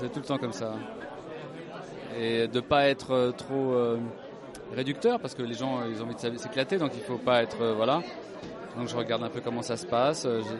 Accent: Île-de-France, France; j'étais fabriqué en Seine-Saint-Denis comme eux, comme Montreuil. Ouais. J'ai grandi en Seine-Saint-Denis.

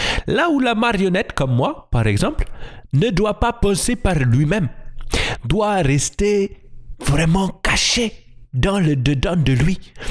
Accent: Gabon; je suis du Gabon et j'ai 40 ans.

